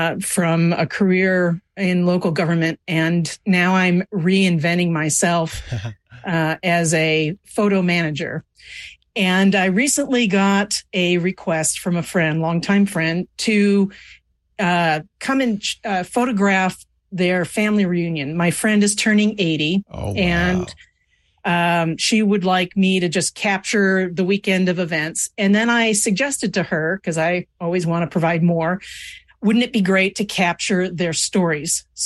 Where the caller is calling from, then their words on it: Longmont, Colorado, United States; I am in Longmont, Colorado.